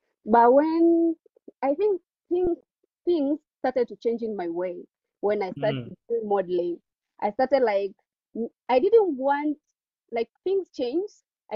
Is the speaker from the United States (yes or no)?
no; Tanzania; because I'm from Tanzania